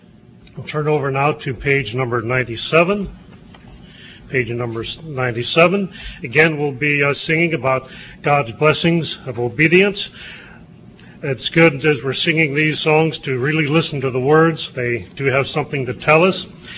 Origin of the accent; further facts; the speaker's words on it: Los Angeles, California, United States; by the way. Those who don't know who I am, I'm from the West Los Angeles area.